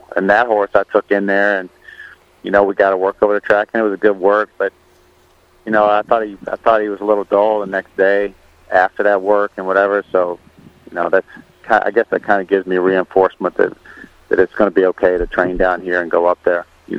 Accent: Louisville, Kentucky, United States; you know, I'm from Louisville, and it was fun being there.

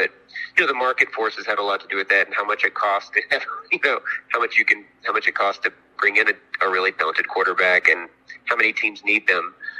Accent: Arkansas, United States; Yeah, I grew up in Arkansas, and we, you know, everybody were Cowboy fans until the Titans came around

